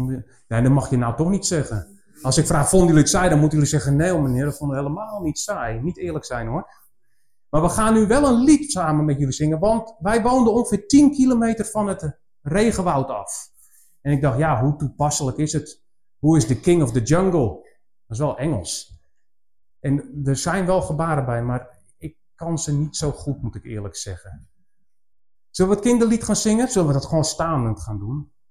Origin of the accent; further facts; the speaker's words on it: Netherlands; ik ben een echte Nederlander.